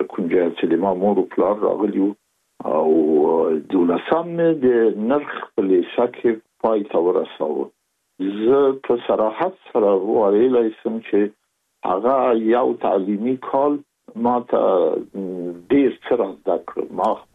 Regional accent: Chahar Asiab, Kabul, Afghanistan; زه زېږېدلی په کابل کې یم. د کابل په چارګي کې ګزرګاه پله ته ورڅېرمه، او کلی د ښکلا خان کلا. هلته زه زېږېدلی یم، خو یو درې یا څلور کاله وروسته زما کورنۍ بیا د مراد خان ته کډه شوې ده، چې هلته د پدري کلا ده.

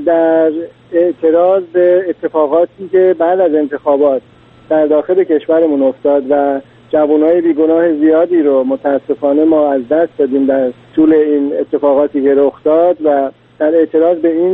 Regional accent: Iran; بله بله، ما از ایران اومدیم به ایران هم برمیگردیم.

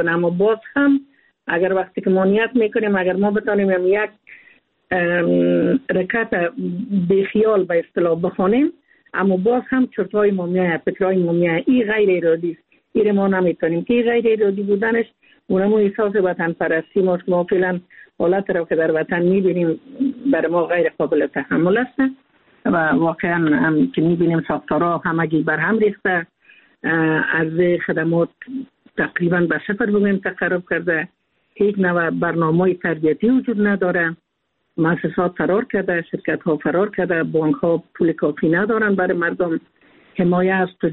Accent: Afghanistan; البته هر یک ما افغان هستیم، احساس بسیار خوب داریم، احساس بسیار قوی داریم برای وطن ما

